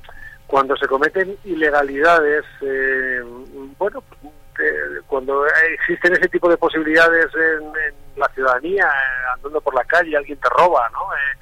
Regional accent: Costa Rica; Yo, por ejemplo, en Costa Rica, de donde vengo

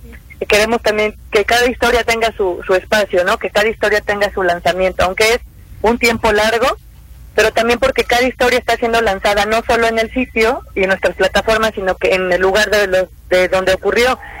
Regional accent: Puebla, Mexico; bueno, yo soy de Puebla, aquí estoy

